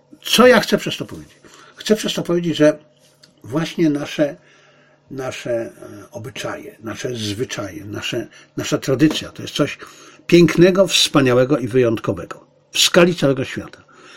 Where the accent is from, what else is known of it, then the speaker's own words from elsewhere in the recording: Zabrze, Silesian Voivodeship, Poland; urodziłem się w Śląsku, na Śląsku. Nie wiem, jak to w tej chwili w Zabrzu wygląda, ale ja mieszkałem w starej części Zabrza, gdzie mieszkali Ślązacy, czyli tak naprawdę ludzie, którzy dopiero się uczyli polskiego wtedy, ci Ślązacy niemieccy.